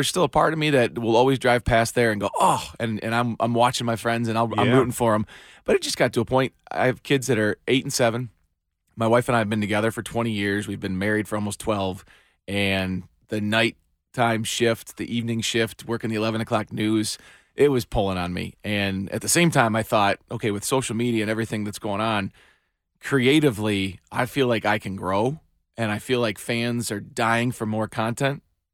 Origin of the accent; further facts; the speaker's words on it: Troy, Michigan, United States; I always wanted to work there. I grew up in Troy, watching